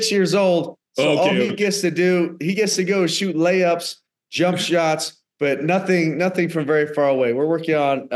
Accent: United States; especially being an American going overseas, that I was able to stay for a decade at one of the greatest clubs in Europe

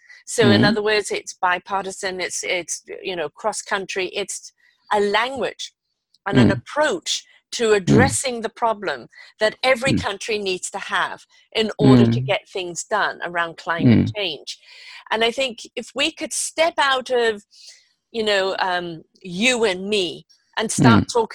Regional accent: United Kingdom; You know, you're Japanese, I'm British.

